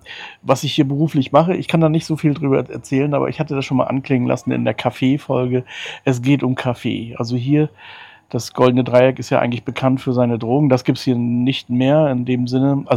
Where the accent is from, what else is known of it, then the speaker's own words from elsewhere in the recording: East Germany, Germany; Ich bin ja im Osten aufgewachsen